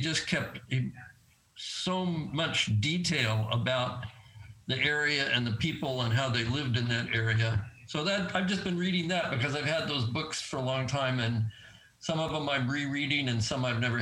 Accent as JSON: {"language": "English", "region": "Ohio", "country": "United States", "tie": "born or raised there", "said": "So I grew up in Western Ohio in a small town"}